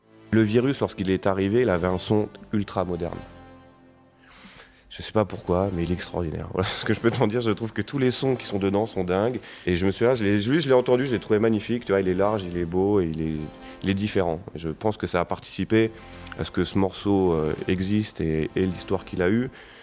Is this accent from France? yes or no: yes; Île-de-France, France; Moi, j'ai grandi dans les Yvelines. La vie était d'un ennui absolu.